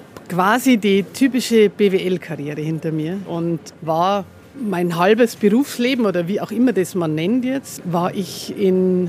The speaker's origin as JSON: {"language": "German", "town": "Tirschenreuth", "region": "Bavaria", "country": "Germany", "tie": "born there", "said": "Also ich bin gebürtig aus der Oberpfalz."}